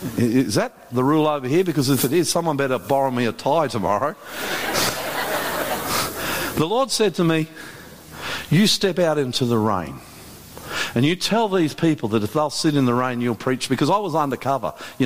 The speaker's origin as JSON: {"language": "English", "country": "Australia", "said": "I'm an Aussie boy. We're not used to this stuff down here."}